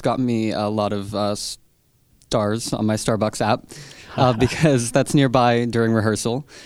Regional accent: Beaver, Pennsylvania, United States; I play the violin. I'm from Beaver

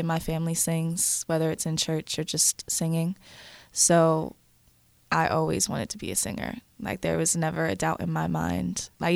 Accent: Sewickley, Pennsylvania, United States; I'm from Swickley.

